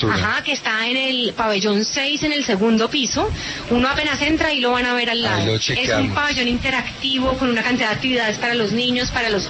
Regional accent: Valle del Cauca, Colombia; yo soy del Valle del Cauca, de un colegio de Cali, de un colegio donde la literatura era bien importante

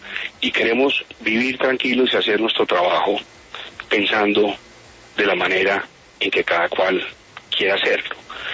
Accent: Colombia; nosotros estamos hoy como sociedad es esta profunda división que tenemos como colombianos y entre colombianos

